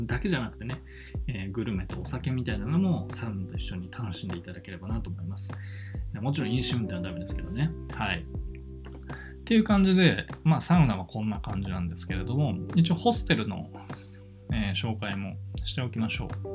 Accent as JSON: {"language": "Japanese", "region": "Osaka", "country": "Japan", "said": "あ、で僕も大阪ですよみたいな話をして"}